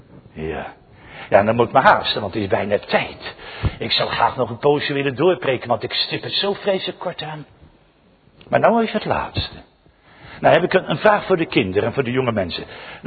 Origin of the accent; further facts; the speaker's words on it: Scheveningen, South Holland, Netherlands; born there; Ik ben in Scheveningen geboren, dat weet je.